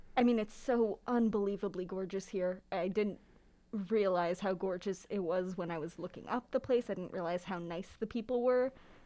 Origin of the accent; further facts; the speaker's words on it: New York, United States; I'm from New York. I'm from Long Island. Yeah, I grew up there near the city. It's a very different place. It was a suburb of the city